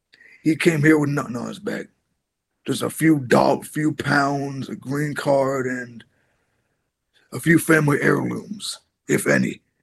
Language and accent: English; Washington, District of Columbia, United States; Born and raised in Ward 7, D.C. My mother came here from North Carolina, Kinston.